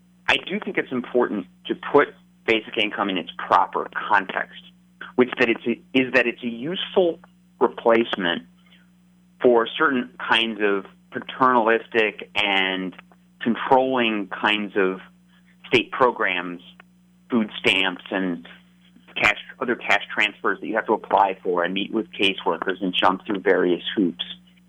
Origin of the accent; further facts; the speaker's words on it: United States; certainly as an American, the histories of colonization and genocide.